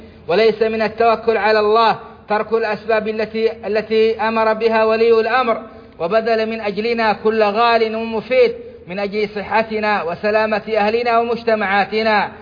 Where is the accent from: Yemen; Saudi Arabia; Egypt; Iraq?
Saudi Arabia; القيادات الحكومية في بلادنا السعودية